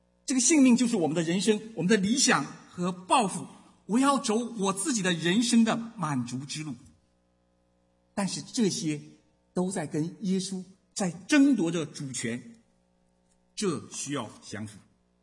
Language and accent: Chinese; Northeast China, China; also born or lived in Shenzhen, China; 作为我们在中国长大的背景，啊，特别是作为我一个东北人，啊，我生长的环境就是非常重视这样的一个人际关系和人脉的。